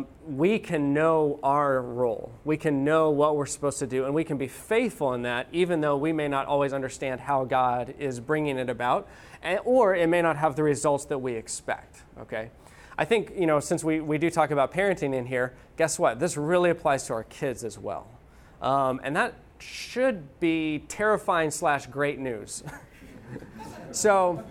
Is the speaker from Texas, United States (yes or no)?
yes; Dallas, Texas, United States; I'm from Dallas.